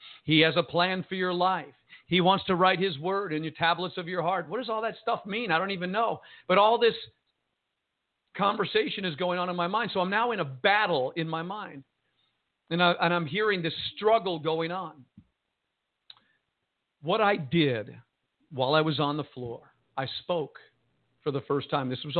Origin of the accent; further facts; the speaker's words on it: New Jersey, United States; And one of the family members was this Italian kid from Chicago. I was Italian from New Jersey.